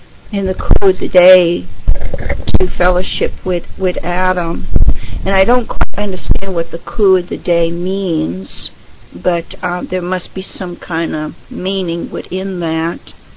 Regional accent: England, United Kingdom; Excuse me for using the English. I am English.

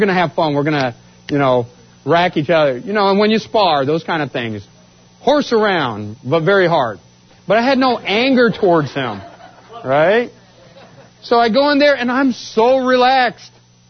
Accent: Tacoma, Washington, United States; I'm from Washington, Tacoma, Washington.

